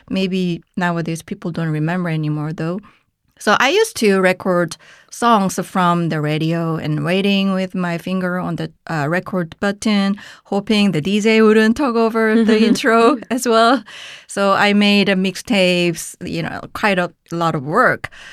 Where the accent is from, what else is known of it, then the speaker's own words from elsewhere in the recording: South Korea; So when I think back to how I listened to music growing up in South Korea in the 90s